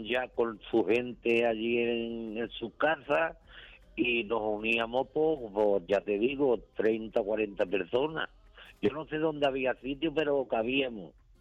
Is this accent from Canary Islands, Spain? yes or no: no; Lebrija, Andalusia, Spain; desde aquí, de mi pueblo de Lebrija, un pueblo encantador, flamenco y gitano